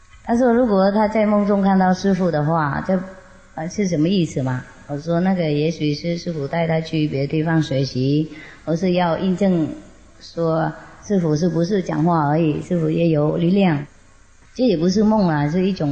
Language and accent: Chinese; China; 像我们中国人啊，从小就吃中国菜